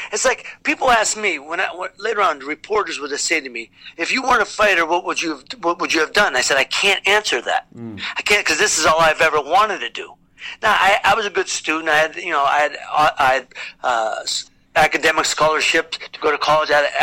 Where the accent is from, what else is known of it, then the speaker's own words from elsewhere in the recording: Youngstown, Ohio, United States; As a child, growing up in Youngstown was a Pollyanna life. Growing up in Youngstown, you know, the steel mills are booming.